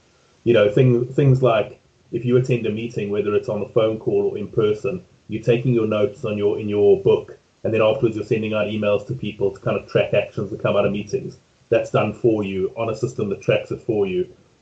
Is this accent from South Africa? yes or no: yes; South Africa; now in United Kingdom; being a South African myself who has moved to the UK and has worked both sides